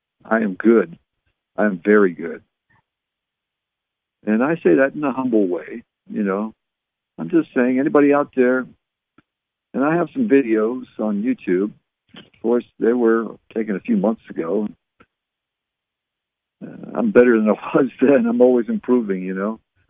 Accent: Canada; I'm from Canada, so I used to play hockey when I was growing up.

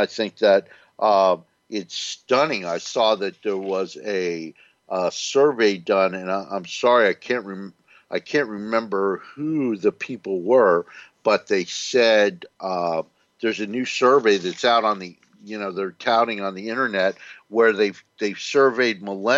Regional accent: Newark, New Jersey, United States; I don't think I ever felt unsafe growing up in America. You know

